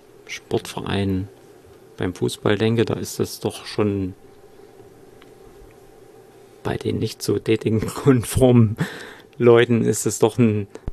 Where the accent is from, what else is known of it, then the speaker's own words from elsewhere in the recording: Erfurt, Thuringia, Germany; born there; ich bin in Erfurt geboren, wurde dann 12 Jahre im Prinzip nach der Osterziehung, wenn man so will, erzogen